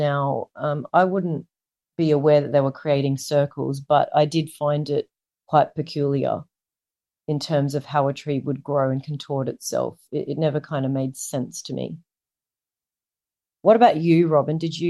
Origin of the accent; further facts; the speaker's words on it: Darwin, Northern Territory, Australia; Yeah, so I grew up in Darwin, and we, you know, just at my school, I went to school with a lot of Aboriginal or Indigenous kids.